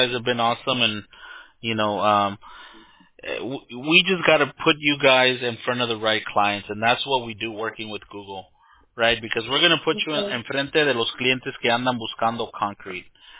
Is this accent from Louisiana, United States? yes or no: no; Lynwood, California, United States; Yeah, me too. Same. I'm from Los Angeles. Y mis papás son mexicanos también.